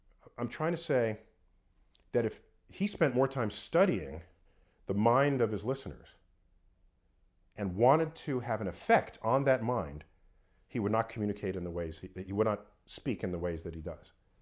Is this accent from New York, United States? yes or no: yes; New York City, New York, United States; Born and raised in New York City.